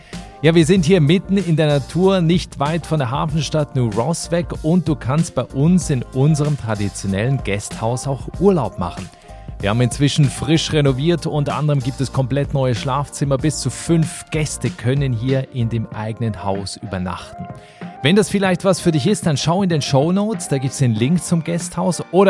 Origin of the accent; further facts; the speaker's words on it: Switzerland; Denn mit Abstand wandern die meisten Deutschen jedes Jahr in die Schweiz aus, in mein Heimatland.